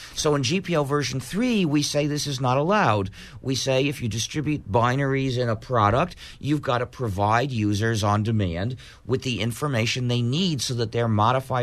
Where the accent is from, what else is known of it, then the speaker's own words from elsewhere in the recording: Manhattan, New York, United States; now in Cambridge, United States; I grew up in Manhattan, and I reside officially in Cambridge, Massachusetts.